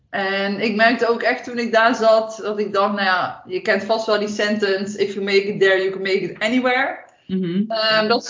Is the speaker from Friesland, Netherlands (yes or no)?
no; Gouda, South Holland, Netherlands; born there; now in Waalwijk, Netherlands; Zelf ben ik 27 jaar. Ik ben geboren in Gouda en momenteel woonachtig in Waalwijk. Dus ja, je kan wel zeggen dat ik een echte import Brabo ben. Maar ik denk dat voortaan ook wel te horen is aan mijn accent.